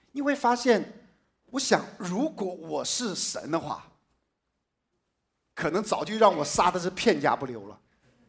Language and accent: Chinese; China; 我发现他们的胃和我们中国人的胃也是一样的。